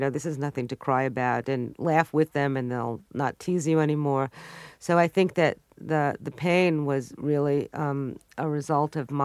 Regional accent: Brooklyn, New York, United States; also born or lived in Long Island; I was this kid growing up in Brooklyn and Long Island, you know, with all these American privileges and being inundated with sitcom television.

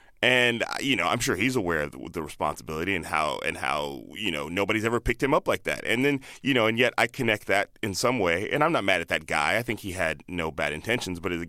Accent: Chicago, Illinois, United States; also born or lived in Palo Alto / Indianapolis / Boston / Alabama; now in San Francisco, United States; I grew up all over, but I went to high school in Chicago, mm-hmm. and then I moved from Chicago to San Francisco 15 years ago, but I was born in Palo Alto, lived in Indianapolis, lived in Boston.

